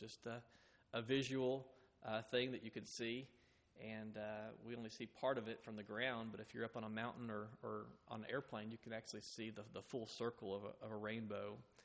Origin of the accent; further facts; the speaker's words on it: Fort Worth, Texas, United States; And growing up in Fort Worth, I didn't realize there were two 35s.